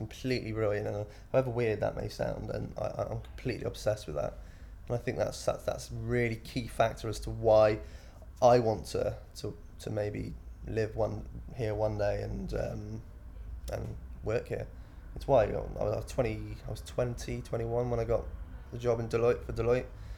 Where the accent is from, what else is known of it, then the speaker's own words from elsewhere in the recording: Shrewsbury, West Midlands, United Kingdom; And yeah, so I grew up in Shrewsbury, Shropshire. You ever been to Shropshire?